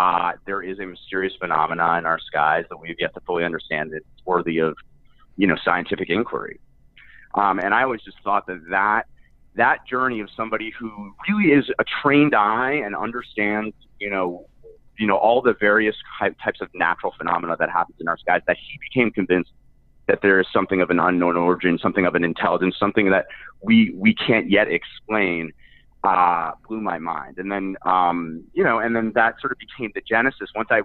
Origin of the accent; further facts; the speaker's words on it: New York City, New York, United States; So I grew up in New York City